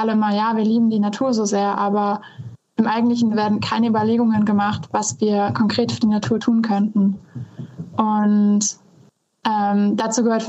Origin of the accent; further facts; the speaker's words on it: North Sea coast, Germany; ich bin an der Nordsee aufgewachsen